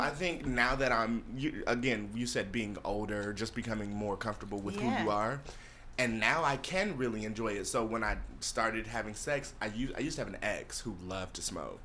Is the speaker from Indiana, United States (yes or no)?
no; Columbus, Ohio, United States; also born or lived in Chicago; I used to live in Chicago, and I'm originally from Columbus, Ohio.